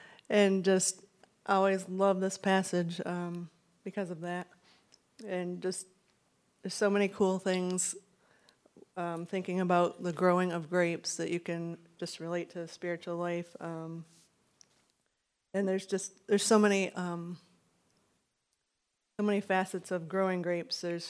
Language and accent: English; Michigan, United States; I grew up in Southwest Michigan, so the climate's pretty damp there because of the lake effect snow.